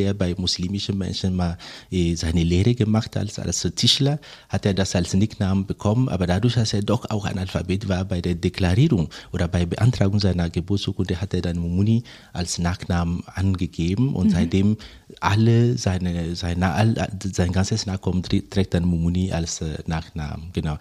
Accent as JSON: {"language": "German", "country": "Togo", "tie": "born or raised there", "also_born_or_lived": "Côte d'Ivoire", "second_language": "German", "said": "Mein Studium fing ja in Togo an, geboren in Côte d'Ivoire, aber migrationsbedingt oder nachdem die Eltern das wollten, sind wir zurück nach Togo. Und ich habe in Togo studiert."}